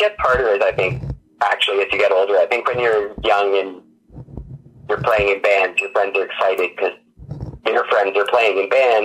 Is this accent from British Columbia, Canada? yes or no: no; Scarborough, Ontario, Canada; I grew up in Scarborough, which is technically part of Toronto, although, I mean, a lot of people might argue otherwise. So most of my life I spent in the strip malls in the suburbs.